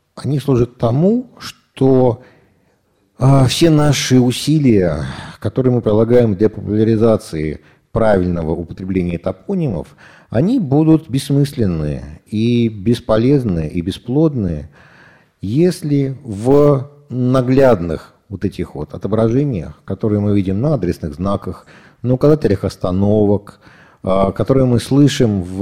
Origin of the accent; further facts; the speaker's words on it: Saint Petersburg, Russia; Я вырос в Семенцах, на Подольской улице.